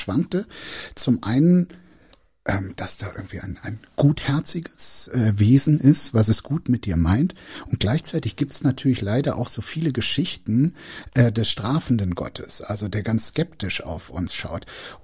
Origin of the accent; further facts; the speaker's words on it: Bergisch Gladbach, North Rhine-Westphalia, Germany; born there; ich hatte noch mal gefragt, wo ich geboren bin, dann meinte sie Bergisch Gladbach